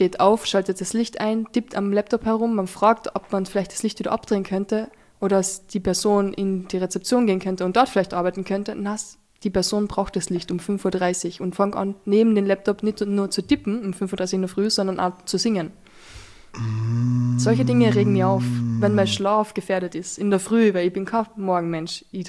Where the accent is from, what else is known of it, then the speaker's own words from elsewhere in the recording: Carinthia, Austria; aber ich komme aus Kärnten, ist eh schon zu spät.